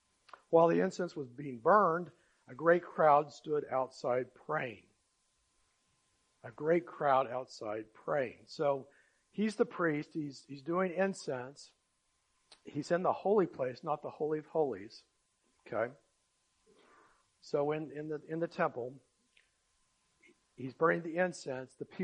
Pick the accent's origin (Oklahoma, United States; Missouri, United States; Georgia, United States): Oklahoma, United States; I'm from Oklahoma, so.